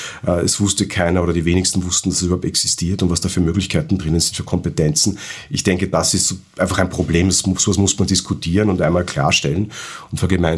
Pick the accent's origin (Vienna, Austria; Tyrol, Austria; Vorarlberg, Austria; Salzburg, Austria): Tyrol, Austria; zumindest sage ich das als Tiroler